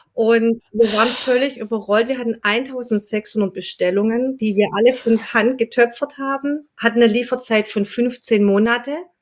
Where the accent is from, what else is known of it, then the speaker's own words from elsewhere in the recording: Welzheim, Baden-Württemberg, Germany; ursprünglich komme ich aus Welzheim, ein ganz kleiner Ort im Welzheimer Wald.